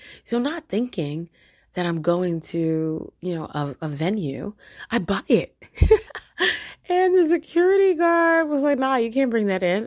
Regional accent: Brooklyn, New York, United States; Sir, I'm from Brooklyn. This will be the last time.

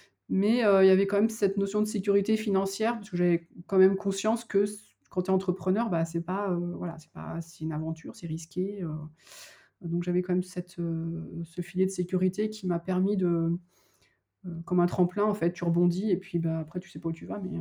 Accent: Nouvelle-Aquitaine, France; now in Toulouse, France; moi je suis de Charente-Maritime et c'est mon ex-conjoint qui est de la Bège en fait, donc j'avais tout quitté pour m'installer à Toulouse.

